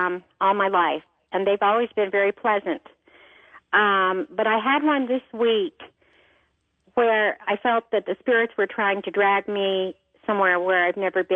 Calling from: Salt Lake City, Utah, United States; Salt Lake City.

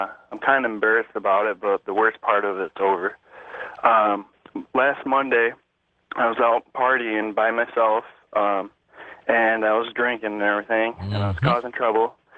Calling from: New York, United States; I'm calling from New York.

